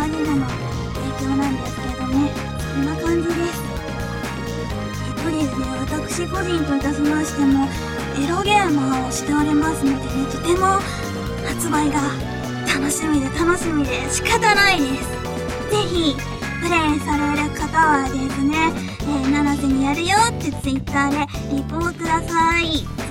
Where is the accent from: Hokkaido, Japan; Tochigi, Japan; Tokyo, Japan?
Tochigi, Japan; 栃木県出身なんですけども、